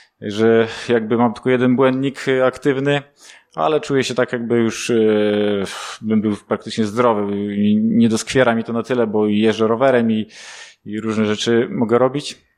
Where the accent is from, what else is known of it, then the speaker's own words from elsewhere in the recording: Zielona Góra, Lubusz Voivodeship, Poland; Pochodzę z Zielonej Góry, z rodziny katolickiej.